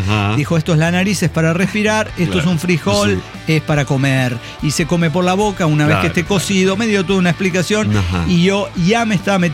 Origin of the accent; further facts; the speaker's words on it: Mexico; como buena mana mexicana